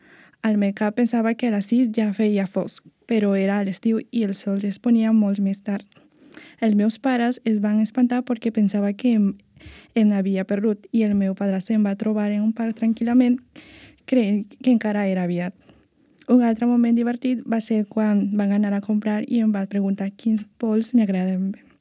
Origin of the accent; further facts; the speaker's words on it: Iquitos, Loreto, Peru; Catalan is a second language; now in Barcelona, Spain; soc del Perú, de la ciutat d'Iquitos. La meva arribada a Barcelona va ser una mica caòtica, però divertida. Des del primer dia vaig començar a viure en català.